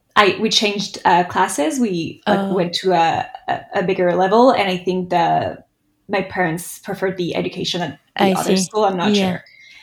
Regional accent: France; English is a second language; moved away as an adult; now in New York, United States; I'm French. I was born in France, and then I moved to New York about 8 years ago for my career.

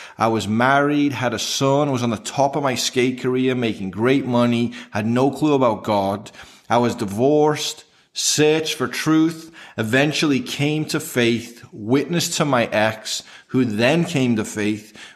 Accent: England, United Kingdom; moved away as an adult; now in Huntington Beach, United States; I'm actually from England, so I am speaking not original, but some kind of English.

